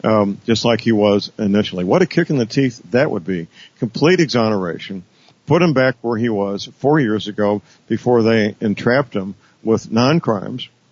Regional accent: St. Louis, Missouri, United States; a new district attorney, to look into everything from day one when it comes to General Flynn.

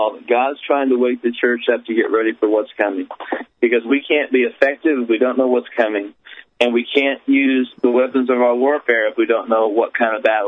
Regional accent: Jaysville, Indiana, United States; I ran for a city council position in my hometown, Jaysville, Indiana, as a youth pastor.

